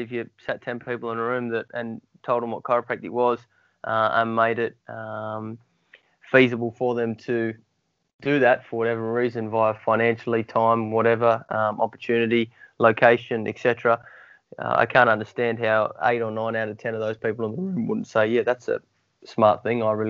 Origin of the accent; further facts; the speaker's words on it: Sydney, New South Wales, Australia; now in Newcastle, Australia; I grew up in Sydney, studied at Macquarie University.